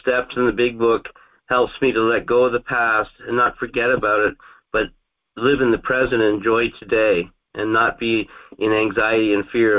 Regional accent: Ontario, Canada; Like I said, I was from Ontario, Canada.

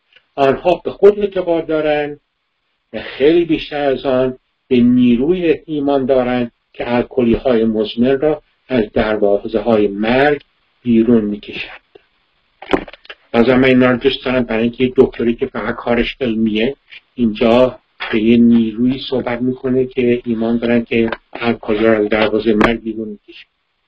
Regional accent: Iran; moved away as an adult; وقتی من 22 سالم بود که از ایران اومدم بیرون، اینجا هم توی شهر ما فارسی زبون نیستش،

